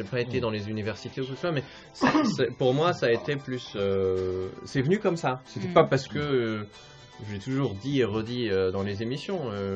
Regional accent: France; j'ai grandi en France, musicien professionnel

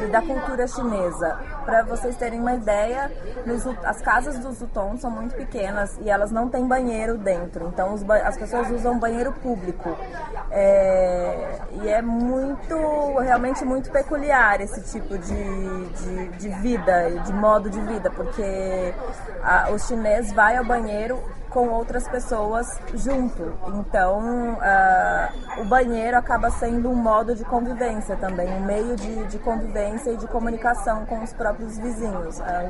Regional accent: São Bernardo do Campo, São Paulo, Brazil; moved away; Bom, eu vim de São Bernardo do Campo, e eu morava, eu morava em São Bernardo do Campo e eu trabalhava na capital, em São Paulo.

